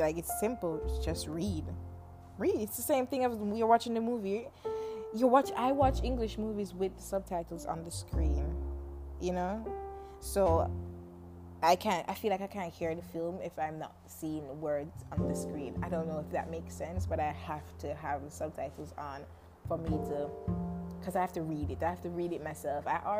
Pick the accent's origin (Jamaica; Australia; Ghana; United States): Jamaica; I remember watching one in Jamaica. If I'm from Jamaica.